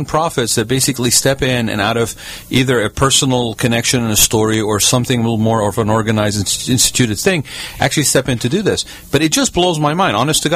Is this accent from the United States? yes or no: no; Kuwait; also born or lived in Baghdad, Iraq; I grew up in Kuwait.